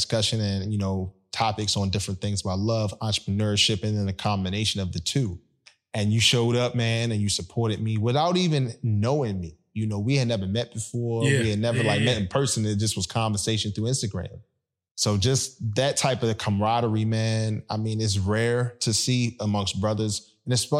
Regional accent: Baltimore, Maryland, United States; also born or lived in Philadelphia; I was born in Philly, but I was raised in Baltimore. So I'm East Coast all the way. Shout out to Baltimore that made me. Shout out to B-More that really raised me.

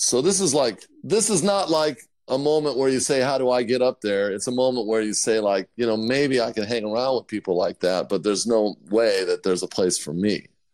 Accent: California, United States; going back when I was, 13, 14, growing up in Orange County, you know, I was playing in little garage bands

